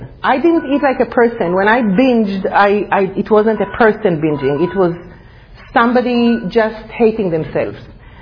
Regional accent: Israel; So I grew up in Israel, but we never went to temple, there was no God.

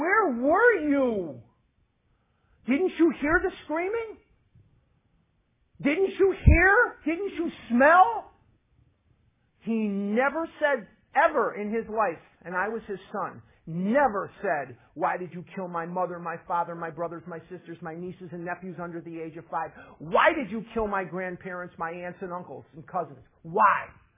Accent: Chicago, Illinois, United States; also born or lived in Eugene, United States; now in Scottsdale, United States; I live in Scottsdale, Arizona. I'm born and raised in Chicago. I lived in Eugene, Oregon for 9 years.

